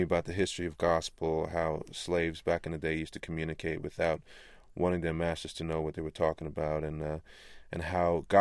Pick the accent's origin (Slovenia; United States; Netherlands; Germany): Germany; Very challenging part for me, because me growing up in Germany, I never knew gospel music.